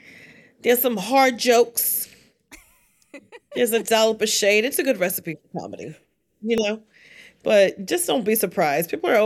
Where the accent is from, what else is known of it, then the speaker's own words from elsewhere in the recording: New Jersey, United States; which I love because I'm from Jersey, right?